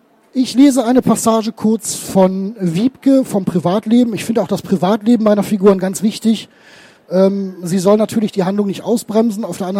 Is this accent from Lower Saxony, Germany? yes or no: no; North Rhine-Westphalia, Germany; Er ermittelt mittlerweile also nicht nur in meiner Heimat im Bergischen Land